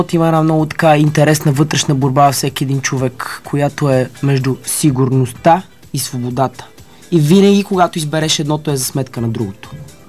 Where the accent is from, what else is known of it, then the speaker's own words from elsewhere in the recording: Sofia, Sofia City, Bulgaria; Слатина де Женейро.